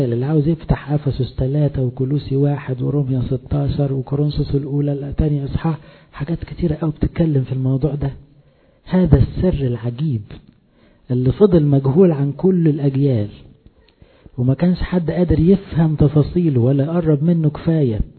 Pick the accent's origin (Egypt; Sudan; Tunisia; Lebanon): Egypt; احنا مصريين